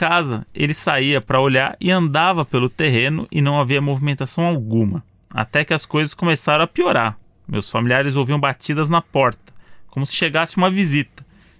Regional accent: Curitiba, Paraná, Brazil; sou de Curitiba.

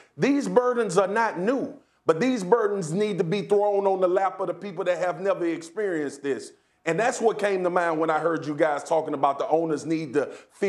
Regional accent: Baton Rouge, Louisiana, United States; I grew up in Baton Rouge, Louisiana. There is a staunch difference, Laura can attest, between North Baton Rouge, where I grew up for half of my life, and South Baton Rouge around LSU campus.

